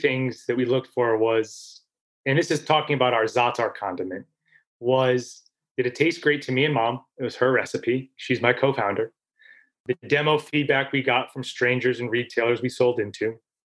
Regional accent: United States; I was born and raised here in America, so my lens is different.

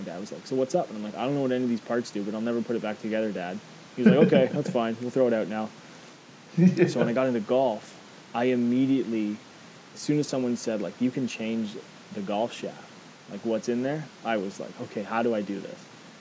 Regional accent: Canada; a bunch of my friends who I used to play golf with, being Canadian, played hockey with, being Canadian, that was like the thing you do.

